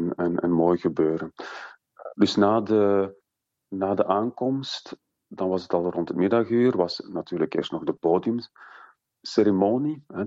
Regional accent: Belgium; Dus ik weet van mezelf, ik als Belg

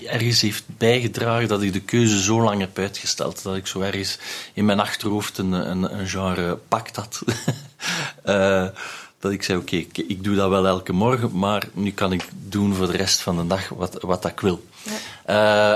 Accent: Belgium; Ik denk als Belg spelen talen daar een enorm belangrijke rol

